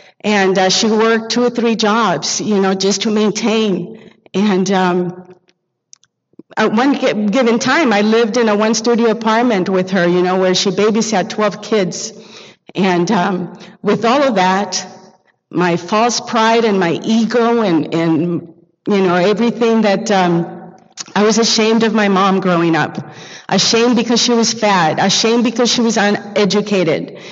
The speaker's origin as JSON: {"language": "English", "country": "Nicaragua", "tie": "born or raised there", "moved": "yes", "lives_now": "United States", "said": "I was born and raised in Nicaragua"}